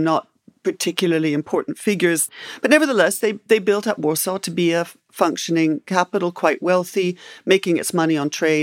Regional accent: Canada; also born or lived in England; I was born in Canada and spent a lot of my life in England

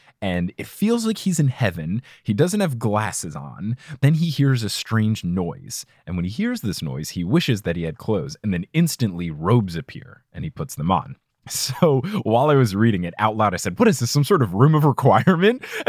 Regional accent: New Jersey, United States; I grew up in New Jersey, which is a very, you tell people how you feel, and it's very clear

